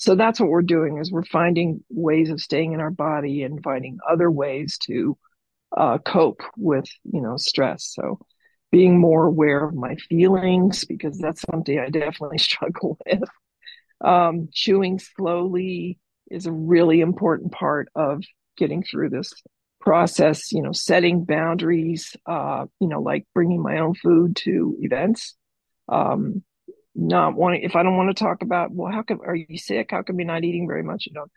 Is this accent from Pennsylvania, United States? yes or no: no; Colorado, United States; I am a gratefully recovering compulsive overeater. I'm from Colorado in the United States.